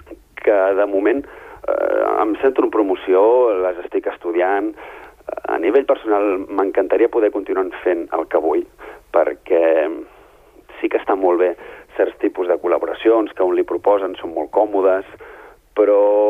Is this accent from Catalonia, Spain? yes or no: yes; Ripollet, Catalonia, Spain; I Ripollet és el meu poble, ha estat el meu paisatge tan urbà com humà durant 24 anys en els que hi vaig viure intensament